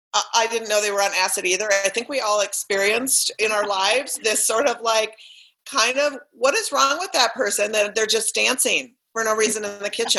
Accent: Minnesota, United States; And I'm from Minnesota and I went back to Minnesota so that I could connect with what I thought was important.

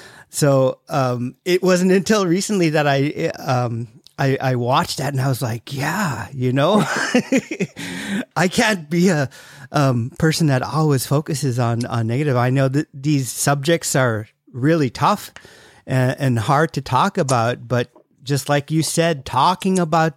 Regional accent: Bethel, United States; Like I'm from Bethel, and when I go back home, there's a feeling that I get, you know, like, oh, you know, this is where I grew up, this is where I was raised

